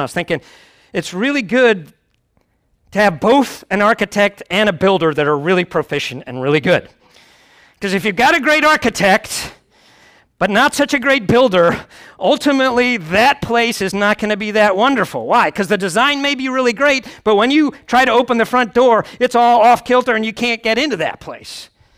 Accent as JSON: {"language": "English", "country": "United States", "tie": "born or raised there", "said": "I grew up mainly outside of New York and Chicago, and there's some really cool things about big cities."}